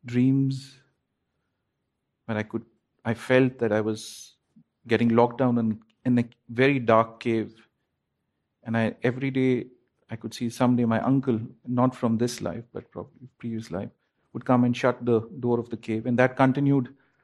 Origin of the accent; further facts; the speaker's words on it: Srinagar, Jammu and Kashmir, India; born there; I was born in Srinagar. It's a very cold place. Winters, it can get really cold.